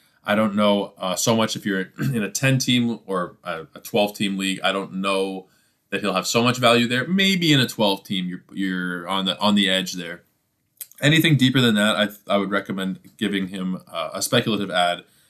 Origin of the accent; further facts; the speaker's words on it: Toronto, Ontario, Canada; Let's start off with my hometown Toronto Blue Jays and the Boston Red Sox.